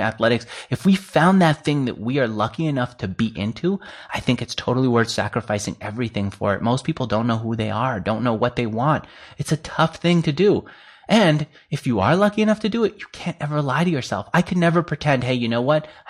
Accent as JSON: {"language": "English", "region": "New York", "country": "United States", "tie": "born or raised there", "said": "If anything, growing up in New York, you're really surrounded by the very liberal agenda, which is business is bad."}